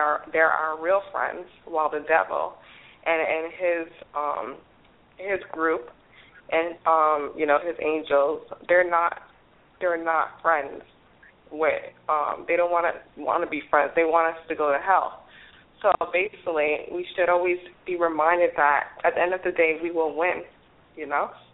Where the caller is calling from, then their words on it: Florida, United States; I'm calling here from South Florida again.